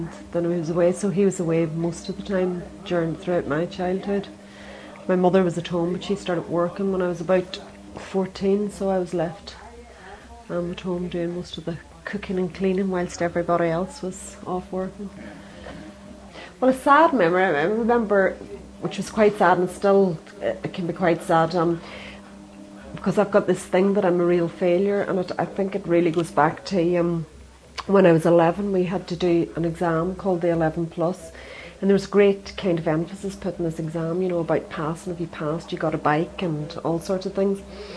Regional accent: Derry, Northern Ireland, United Kingdom; moved away as an adult; also born or lived in London / Australia; I was born in Derry in Northern Ireland and spent first 19 years there, and then I went to London. Had 2 years in London, came back, worked on for a bit in Derry, and then I actually left completely in 1982.

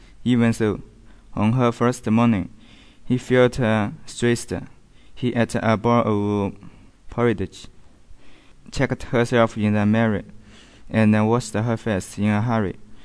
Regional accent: Taixing, Jiangsu, China; English is a second language; My hometown is Taixing. It is very beautiful, and my family has 5 people: me, my father, my mother, and my grandfather and mother. I was grew up in Taixing

